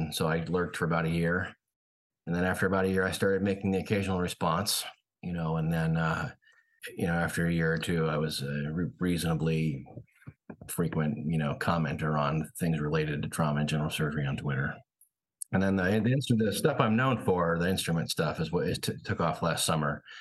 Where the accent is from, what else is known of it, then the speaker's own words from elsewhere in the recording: California, United States; I grew up in Northern California. I went to med school at St. Louis, at St. Louis University